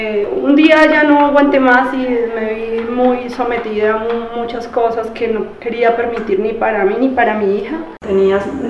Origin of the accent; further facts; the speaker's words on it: Santa Marta, Magdalena, Colombia; Vengo desde la ciudad de Santa Marta, donde trabajaba con mi pareja en un negocio compartido